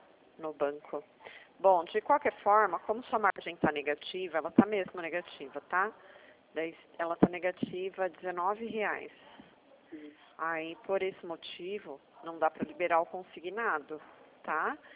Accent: Sorocaba, São Paulo, Brazil; Sou de Sorocaba.

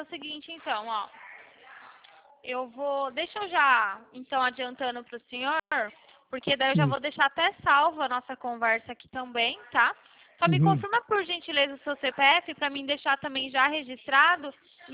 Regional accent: Vinhedo, São Paulo, Brazil; O meu, eu sou de Vinhedo, né?

